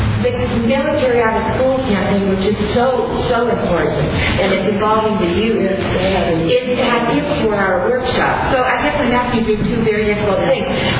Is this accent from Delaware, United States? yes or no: no; Long Beach, California, United States; from Long Beach.